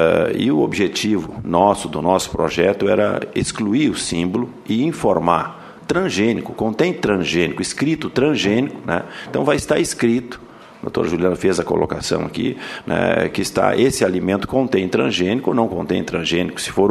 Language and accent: Portuguese; Brazil; aqui dentro do Brasil, sendo brasileiro